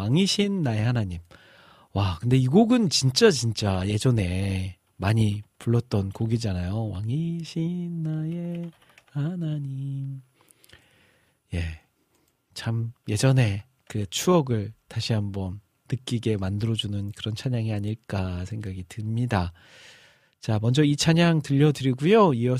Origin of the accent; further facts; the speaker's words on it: Jeolla, South Korea; accent: Jeolla dialect; 저도 이제 전라도 사투리를 많이 이렇게 안 쓴다라고는 하지만 가끔 말투에서 전라도 사투리가 한 번씩 나올 때가 있더라고요.